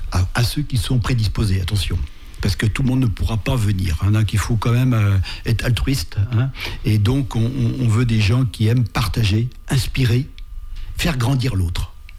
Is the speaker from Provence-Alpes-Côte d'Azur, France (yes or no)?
no; Pays de la Loire, France; J'ai évolué en Vendée, je suis natif de Vendée